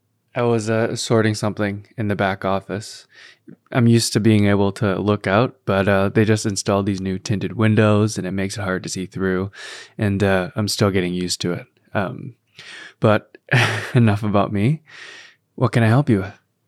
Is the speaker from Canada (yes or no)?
yes; Canada; I'm from Canada, and we don't really do that kind of thing. At least not where I'm from.